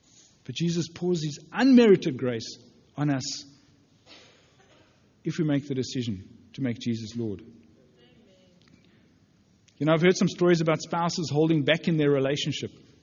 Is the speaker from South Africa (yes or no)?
yes; Johannesburg, Gauteng, South Africa; We come from Johannesburg. We have hundreds of friends there. I came here knowing very few people.